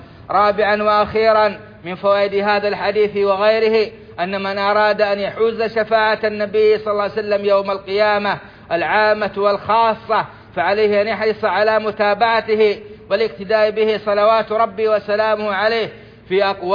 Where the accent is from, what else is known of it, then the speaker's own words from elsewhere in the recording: Saudi Arabia; اللهم أدم على بلادنا السعودية أمنها وإيمانها